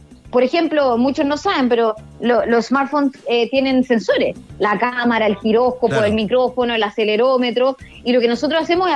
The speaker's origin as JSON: {"language": "Spanish", "town": "Santiago", "region": "Santiago Metropolitan", "country": "Chile", "tie": "born or raised there", "also_born_or_lived": "Arica", "said": "nací en Arica, después nos venimos a Santiago, estudié bioquímica"}